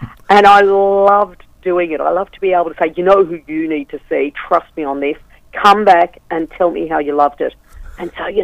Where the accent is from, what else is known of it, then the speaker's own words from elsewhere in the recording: Sebastopol, Victoria, Australia; I hail from Sebastopol, went to Mount Clear Tech High School and started off on what was then called Free Triple B, the community radio station there, played theatre sports.